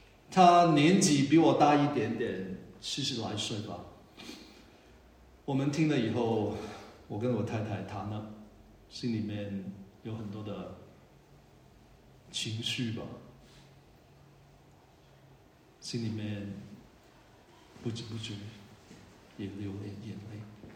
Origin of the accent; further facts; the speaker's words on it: China; 我们中国人说一句话